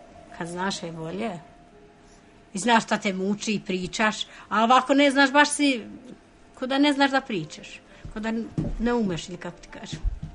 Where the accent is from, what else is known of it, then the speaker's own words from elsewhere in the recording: Albania; Serbian is a second language; ja nemam veze s Kosovom, ja sam iz Albanije.